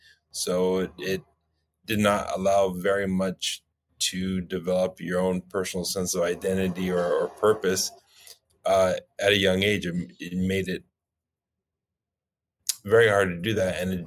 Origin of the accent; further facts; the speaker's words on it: California, United States; I grew up here in Southern California, born and raised my whole life. The son of an immigrant from the Middle East